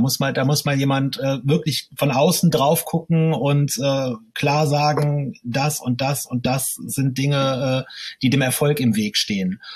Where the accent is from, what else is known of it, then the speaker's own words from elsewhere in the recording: Mönchengladbach, North Rhine-Westphalia, Germany; Ja, ich komme ja selbst aus Mönchengladbach